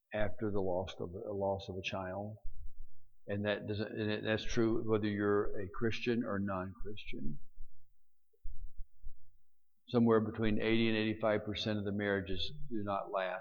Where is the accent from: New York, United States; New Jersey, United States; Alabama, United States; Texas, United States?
Alabama, United States; also born or lived in Birmingham, United States / Huntsville, United States; I grew up in Alabama. Born and raised there, and when I came on staff with Word of Life, they sent me back to Alabama, and because I spoke fluent Southernese